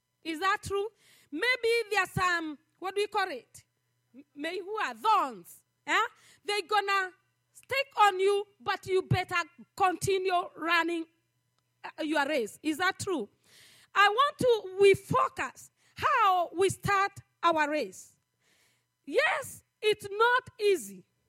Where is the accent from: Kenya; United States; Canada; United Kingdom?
Kenya; When we think about the race, I know we come from Kenya. Hallelujah. I know we are the best runners.